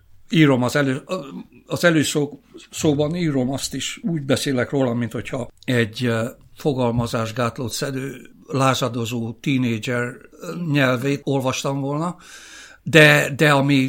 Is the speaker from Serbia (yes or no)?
no; Oradea, Bihor, Romania; de én is nagyon büszke vagyok arra, hogy bihari gyerek vagyok, és Nagyváradon születtem